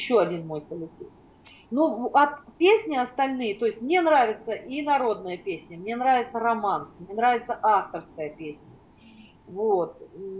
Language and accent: Russian; Fergana, Fergana Region, Uzbekistan; мне был годик, и я выросла в Фергане. Это Узбекистан, это Ферганская долина. Замечательная солнечная красота, горы, вообще климат теплый.